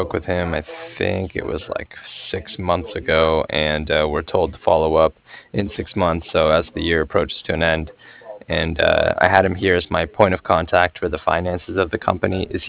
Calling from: Cardiff, Wales, United Kingdom; And I'm calling from Cardiff. That's C-A-R-D-I-F-F, like Frank Frank.

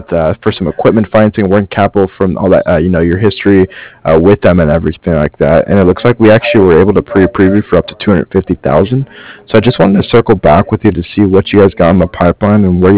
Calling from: Cardiff, Wales, United Kingdom; I'm actually calling from Cardiff.

